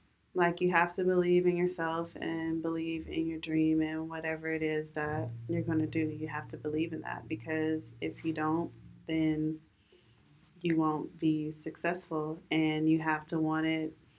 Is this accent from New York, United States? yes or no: no; Sacramento, California, United States; I'm from Sacramento.